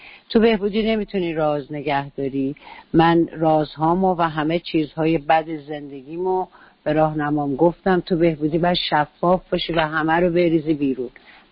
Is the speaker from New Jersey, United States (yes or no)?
yes; New Jersey, United States; من در نیوجرسی بزرگ شدم و در یک جای خیلی پستی، جای خیلی غیر خوبی بازی میکردم